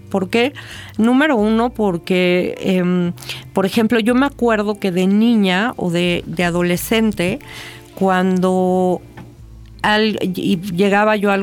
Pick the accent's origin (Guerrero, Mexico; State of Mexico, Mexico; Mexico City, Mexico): Mexico City, Mexico; Coyoacán; actualmente no vivo en Coyoacán, pero cuando tengo que ir al mercado, voy al mercado de Coyoacán. O sea, no hay de otra. Y bueno, pues crecí en Coyoacán.